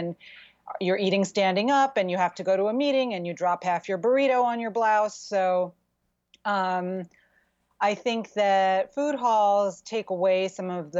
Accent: Queens, New York, United States; I have some memories of growing up in Queens and going to the mall

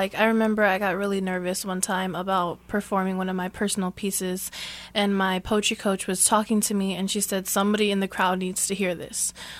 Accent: Kansas City, Missouri, United States; I grew up here in Kansas City, and I actually lost my father when I was 9 years old to gun violence.

